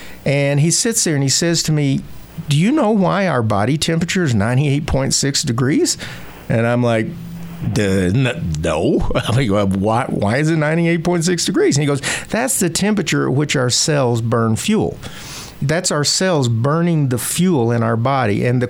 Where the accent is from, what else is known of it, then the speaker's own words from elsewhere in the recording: Arkansas, United States; I'm from Arkansas, and I'm telling you, it is noticeable.